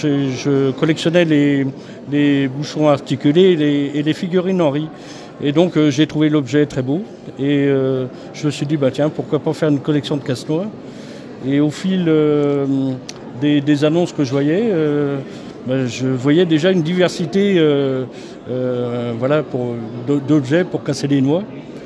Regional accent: Thoiry, Pays de la Loire, France; je suis originaire de Loire-Atlantique, une commune qui s'appelle Thoiry, à côté de Nantes, à 12 km de Nantes.

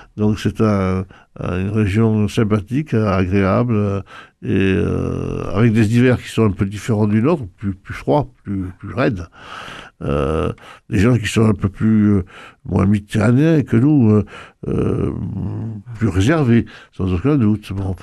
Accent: Occitanie, France; Et il n'y avait pas, d'ailleurs, chez moi, en Ariège, il n'y avait pas ce type de paysage, ça n'existe pas.

